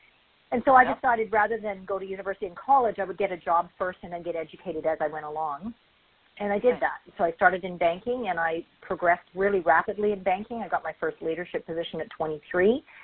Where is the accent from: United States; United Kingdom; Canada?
Canada; Vancouver, British Columbia; I am Canadian, yes.